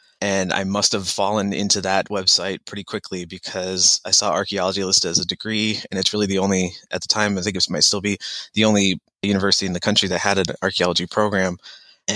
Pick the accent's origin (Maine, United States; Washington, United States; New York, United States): Maine, United States; I grew up in Western Maine in a really rural area.